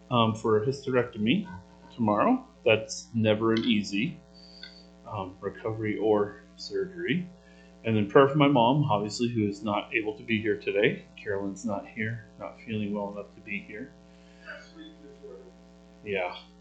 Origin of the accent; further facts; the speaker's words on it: Dilley, Texas, United States; He used to be our neighbor when I was growing up in Dilley.